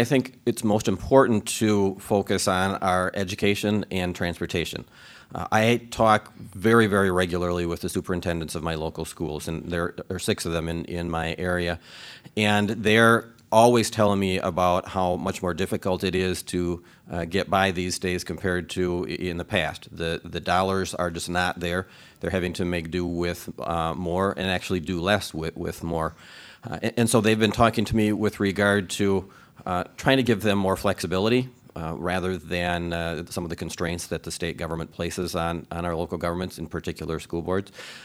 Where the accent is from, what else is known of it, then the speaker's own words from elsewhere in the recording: La Crosse, Wisconsin, United States; I'm a born and raised in La Crosse County person. Grew up here on the north side of La Crosse, moved to Onalaska later on.